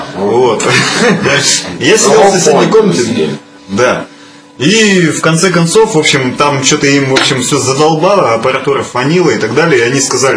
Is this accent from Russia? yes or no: yes; Zarechny, Russia; born there; Вот такой есть такой город, называется Заречный.